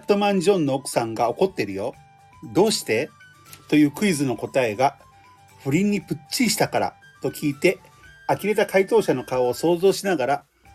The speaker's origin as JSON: {"language": "Japanese", "region": "Okayama", "country": "Japan", "tie": "born or raised there", "said": "あまり僕その岡山弁っていうのがもともと高校の時もそんな喋ってないんで"}